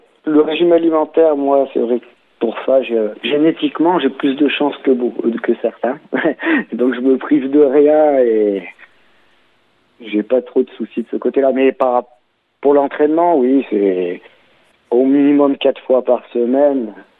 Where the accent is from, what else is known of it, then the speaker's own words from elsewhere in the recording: Auvergne-Rhône-Alpes, France; born there; je suis né ici en Chartreuse, donc c'est chez moi